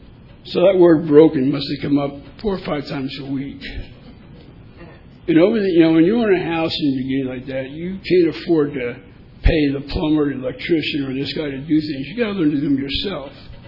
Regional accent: Elizabeth, New Jersey, United States; We're both from New Jersey. I'm from Elizabeth. He's from Linden, which is in the very next town.

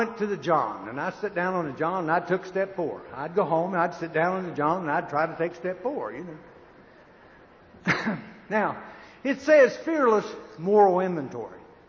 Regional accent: West Virginia, United States; when I was 18 years old, I was walking down the streets of my hometown, and we had speakeasies in. West Virginia was a dry state.

